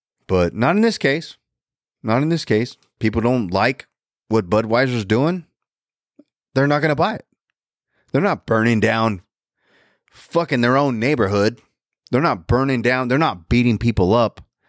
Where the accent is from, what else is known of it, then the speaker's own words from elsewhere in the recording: United States; I am an American. That's all I care about is America.